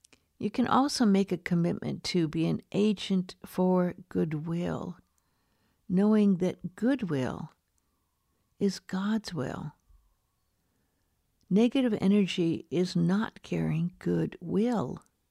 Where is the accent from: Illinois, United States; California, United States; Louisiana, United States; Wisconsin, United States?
California, United States; Beverly Hills; I grew up in Beverly Hills, where it was very, very common to judge people on what they wore and the kind of cars they drove and the kind of house they had.